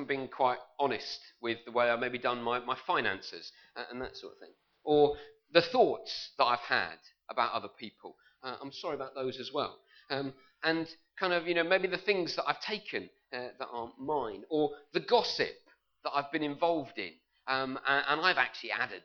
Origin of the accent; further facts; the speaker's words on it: United Kingdom; And we all moved around and proved that we're British generally by forming an orderly queue and all that sort of thing.